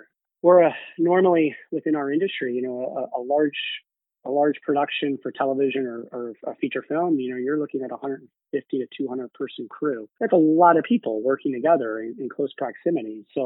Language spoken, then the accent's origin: English; St. Louis, Missouri, United States; moved away as an adult; also born or lived in Cincinnati; You know, I was born in Cincinnati, moved to St. Louis in second grade. That's where I tend to think I grew up through high school there.